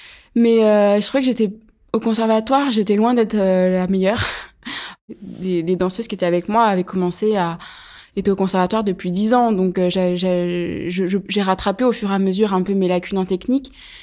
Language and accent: French; Pierre-de-Bresse, Bourgogne-Franche-Comté, France; also born or lived in Chalon-sur-Saône; Je suis née à Chalon-sur-Saône, en Saône-et-Loire, donc dans le 71. J'ai grandi dans un petit village qui s'appelle Pierre-de-Bresse, à 40 km déjà de Chalon-sur-Saône, donc la ville était assez loin.